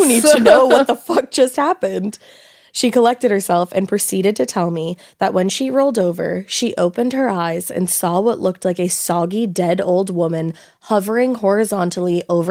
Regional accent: Columbus, Ohio, United States; now in Los Angeles, United States; I live in LA, but at the time of this event, I was taking a break from the city and lived in my hometown of Columbus, Ohio for part of a year.

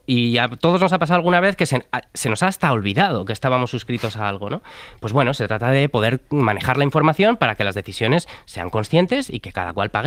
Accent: Spain; Igual soy el único español al que una llamada de spam me relaja.

